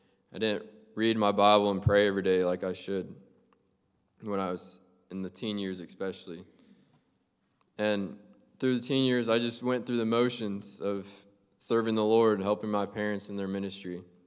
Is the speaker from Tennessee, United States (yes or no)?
yes; Knoxville, Tennessee, United States; I'm from Knoxville, Tennessee. And I grew up at Temple Baptist Church